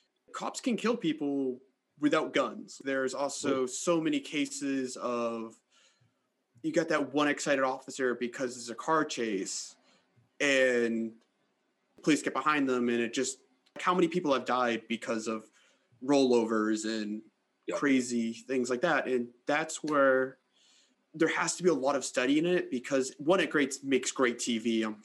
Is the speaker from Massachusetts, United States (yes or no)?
yes; Boston, Massachusetts, United States; I'm from Boston.